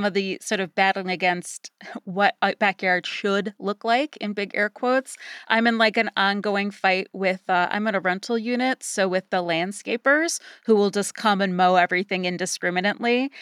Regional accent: Cleveland, Ohio, United States; I grew up in Cleveland, Ohio, on the south shore of Lake Erie.

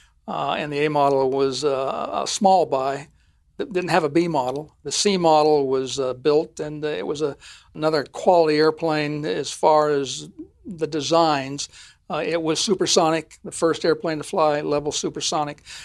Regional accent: Ogden, Utah, United States; And I said, Chief, I'm from Ogden, Utah. Both of us from the same hometown.

